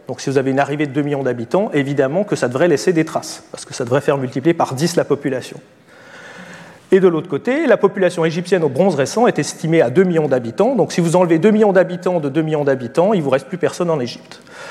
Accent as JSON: {"language": "French", "country": "Switzerland", "said": "bon, parce que je viens de Suisse"}